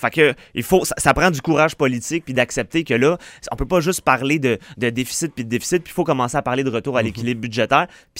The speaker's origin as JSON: {"language": "French", "region": "Quebec", "country": "Canada"}